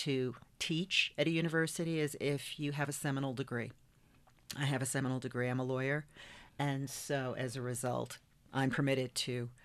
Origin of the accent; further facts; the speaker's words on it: New York, United States; I grew up in New York. And so Colorado seemed very far away.